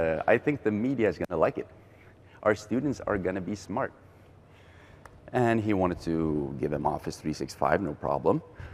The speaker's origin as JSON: {"language": "English", "country": "Norway", "said": "so I'm from Norway."}